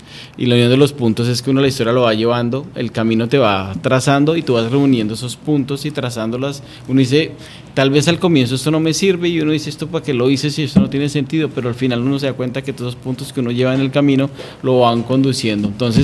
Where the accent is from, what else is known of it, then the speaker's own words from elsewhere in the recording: Bogotá, Colombia; moved away as an adult; now in Montreal, Canada; Bueno, pues soy colombiano, soy de Bogotá, soy Rolo. Viví en Bogotá casi 35 años de mi vida. Migré a Canadá, ya llevo aquí en Montreal. He migrado aquí en Montreal, ya voy prácticamente para 11 años.